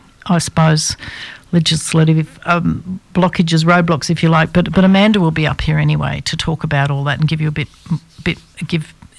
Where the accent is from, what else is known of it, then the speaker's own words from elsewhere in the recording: Sydney, New South Wales, Australia; also born or lived in Wollongong; I grew up in Sydney, but I was born down in Wollongong, and I've lived up here for many years now.